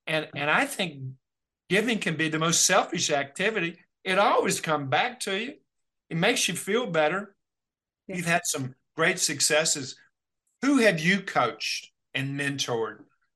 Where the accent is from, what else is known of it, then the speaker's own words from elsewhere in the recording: Kentucky, United States; I go, why? Because I'm from Kentucky?